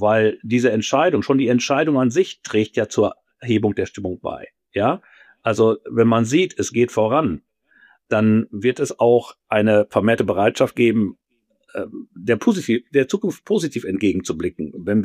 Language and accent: German; North Rhine-Westphalia, Germany; also ich komme hier aus Ostwestfalen